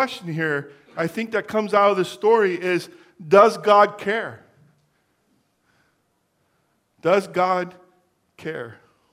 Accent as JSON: {"language": "English", "town": "Pontiac", "region": "Michigan", "country": "United States", "tie": "born or raised there", "said": "The first 8 years that I was growing up, I grew up in Pontiac, Michigan."}